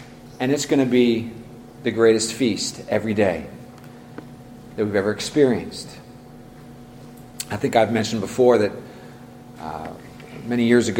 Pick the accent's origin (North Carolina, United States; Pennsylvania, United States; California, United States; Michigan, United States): California, United States; I grew up in Silicon Valley. I didn't ride too many horses growing up.